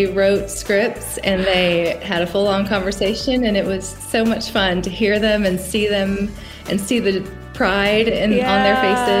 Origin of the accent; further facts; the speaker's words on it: Murfreesboro, Tennessee, United States; from Murfreesboro, Tennessee